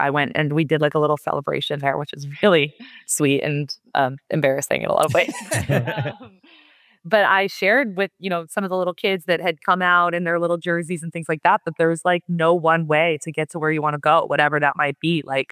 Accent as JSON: {"language": "English", "town": "Sleepy Hollow", "region": "New York", "country": "United States", "tie": "born or raised there", "said": "Sleepy Hollow is my hometown, born and raised. Very proud to be from Sleepy."}